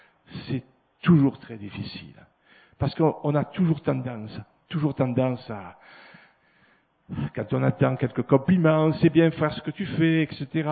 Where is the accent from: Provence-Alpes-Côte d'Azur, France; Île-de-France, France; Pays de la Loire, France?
Provence-Alpes-Côte d'Azur, France; Marseille; moved away as an adult; now in Ardèche, France; Je suis né à Marseille, j'ai vécu donc, j'ai 68 ans, comme ça vous savez mon âge. J'ai vécu donc 66 ans à Marseille, et puis il a décidé de tailler la branche Marseille. Voilà pourquoi on est en Ardèche.